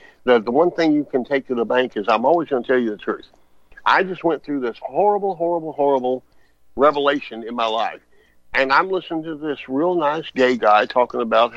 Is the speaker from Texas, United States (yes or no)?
yes; Austin, Texas, United States; If you're from Austin, and I'm from Austin, that's Austin, Austin, and V's from Austin